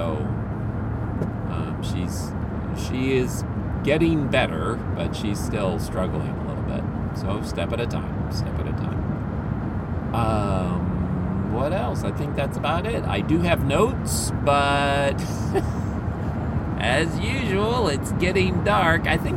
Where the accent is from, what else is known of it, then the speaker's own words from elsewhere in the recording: Philippines; I grew up in the Philippines. I cherish my time in the Philippines. It was lovely. Lovely people, beautiful country, really a wonderful, wonderful way to grow up